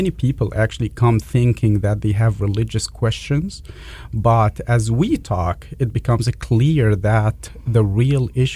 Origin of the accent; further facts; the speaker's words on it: Egypt; English is a second language; moved away as an adult; now in United States; I am from Egypt. I was born and raised and educated in Egypt.